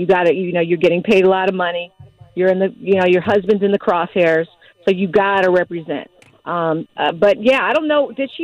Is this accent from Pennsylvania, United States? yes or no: yes; Philadelphia, Pennsylvania, United States; we got all these tickets for my relatives because I'm from Philly